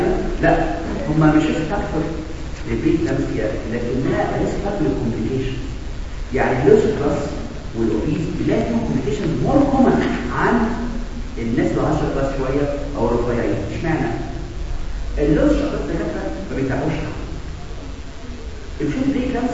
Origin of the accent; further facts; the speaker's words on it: Egypt; احنا عندنا في مصر عالم رياض السوما